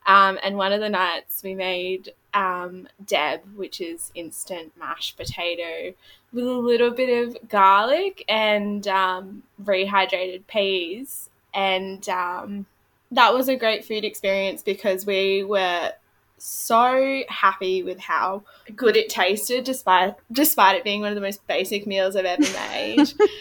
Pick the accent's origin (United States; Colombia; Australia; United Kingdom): Australia; Alice Springs, Northern Territory; having the experience of coming back to Alice Springs, which is my hometown, to complete my community nutrition.